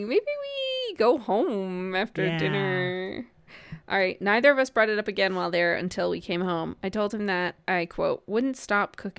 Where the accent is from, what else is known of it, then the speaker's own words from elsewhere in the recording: Midwest, United States; Growing up in the Midwest, we just had white people food. That was it.